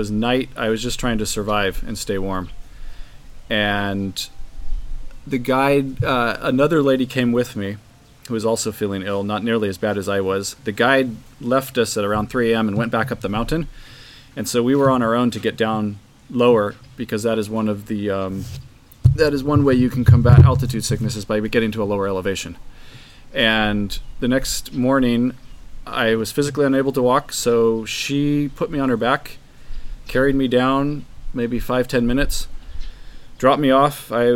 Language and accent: English; California, United States; the differences compared to what I grew up with in California was to Nepal.